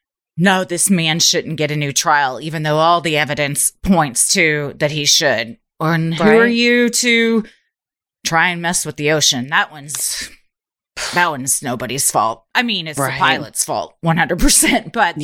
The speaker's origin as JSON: {"language": "English", "country": "United States", "said": "And as the American people, I think we have the right to know."}